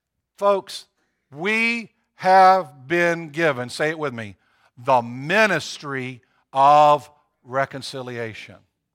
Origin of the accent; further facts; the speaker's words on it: Jamaica; accent: Jamaican; I'm viewed as a black person until they hear my Jamaican accent. I know that sets me apart in some ways.